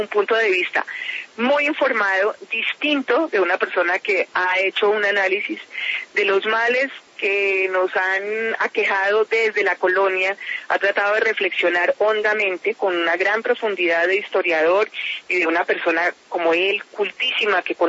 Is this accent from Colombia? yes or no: yes; Colombia; seguir entendiendo qué somos los colombianos